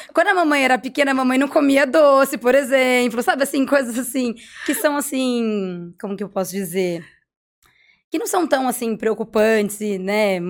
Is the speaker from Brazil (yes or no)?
yes; Atibaia, São Paulo, Brazil; now in Araraquara, Brazil; Eu sou de Atibaia e nasci aqui.